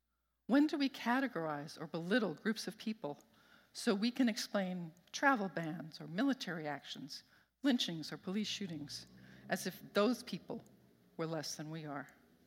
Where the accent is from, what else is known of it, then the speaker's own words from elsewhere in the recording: New York City, New York, United States; Now, I grew up in Brooklyn, where cement ruled, trees were stunted, and grass was a fantasy.